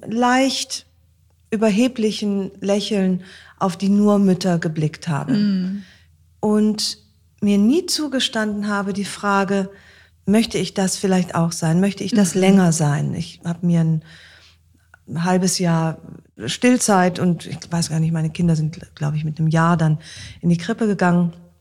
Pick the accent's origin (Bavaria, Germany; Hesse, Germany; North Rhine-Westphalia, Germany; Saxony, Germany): North Rhine-Westphalia, Germany; Aachen; wenn ich in meine Heimatstadt fahre, nach Aachen, dann wandle ich auf meinem alten Schulweg, schaue mein altes Elternhaus